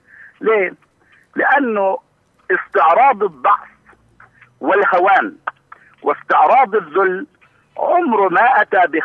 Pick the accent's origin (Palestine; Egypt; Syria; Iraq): Palestine; أنا واحد فلسطيني،